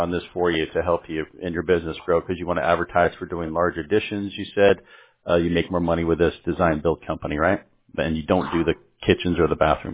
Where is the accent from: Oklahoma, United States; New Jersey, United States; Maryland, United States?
Maryland, United States; Columbia; I grew up in Columbia, if you know where that is, Columbia, Maryland.